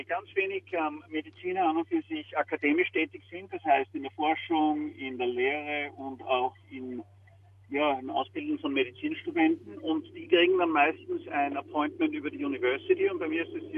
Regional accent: Graz, Styria, Austria; ich bin in Graz aufgewachsen, bin in Graz geboren, bin dort zur Schule gegangen, in die Maria-Grüner Volksschule zuerst, dann in das akademische Gymnasium in Graz und habe dann dort Medizin studiert.

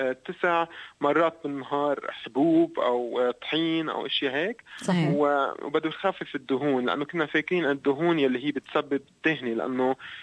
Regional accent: Lebanon; أنا خلقت بال 1980 بلبنان، كانت فترة حرب كتير صعبة

